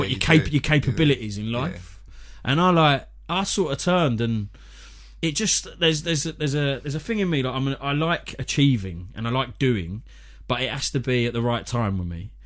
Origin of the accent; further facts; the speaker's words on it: London, United Kingdom; because I was from East London and my family were from Bethnal Green and everything.